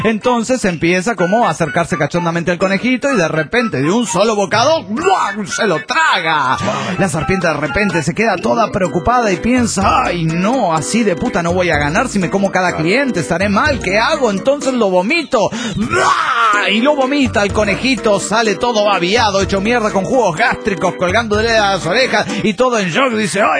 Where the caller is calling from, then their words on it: Cancún, Quintana Roo, Mexico; Soy … de Cancún, Quintana Roo, México.